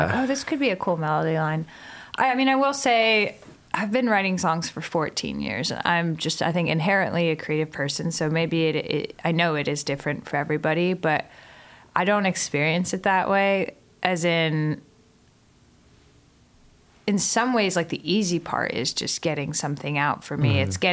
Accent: Italy; moved away as an adult; also born or lived in England / Paris, France; now in United States; So I was born in Italy and grew up in England and Paris and Italy. We moved around until I was 18, and then I came to the United States for college. And my father is actually American Italian

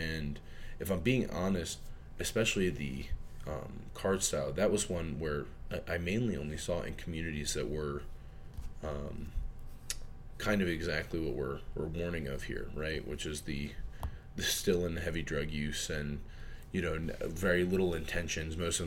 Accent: Florida, United States; Yeah, like growing up in Florida, the only people yeah. I could get mushrooms from were the people that dealt everything else.

